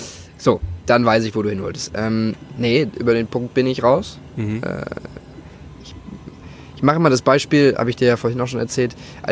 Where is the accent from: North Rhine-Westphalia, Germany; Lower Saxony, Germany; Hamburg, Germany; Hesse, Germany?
Hamburg, Germany; Ich bin ja, aus Hamburg.